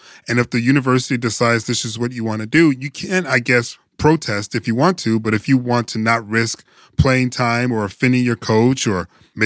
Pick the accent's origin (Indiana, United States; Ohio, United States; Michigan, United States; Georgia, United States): Michigan, United States; Detroit; I'm from Detroit. We hated the Bulls.